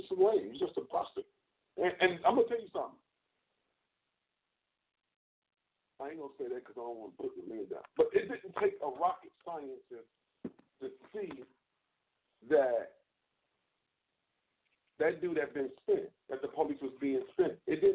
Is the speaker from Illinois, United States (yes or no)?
yes; Chicago, Illinois, United States; I grew up in Chicago.